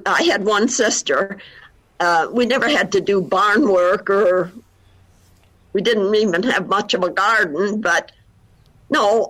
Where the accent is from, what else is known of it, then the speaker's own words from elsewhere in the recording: Middleport, Ontario, Canada; I was born in Middleport, Ontario, which is a little farming district. And my parents had a farm, and it's on what they call Highway 54, and it's along the Grand River.